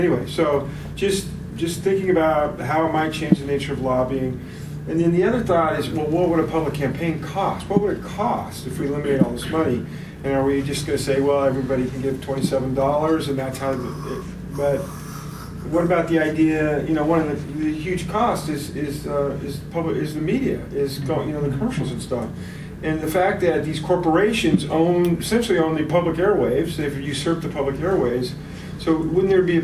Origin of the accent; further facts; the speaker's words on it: Monterey, California, United States; I'm from Monterey, California.